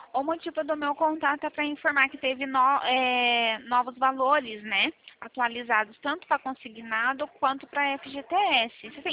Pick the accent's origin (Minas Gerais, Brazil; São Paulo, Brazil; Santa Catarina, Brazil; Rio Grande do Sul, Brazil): São Paulo, Brazil; Araras; Eu falo do interior de São Paulo, cidade de Araras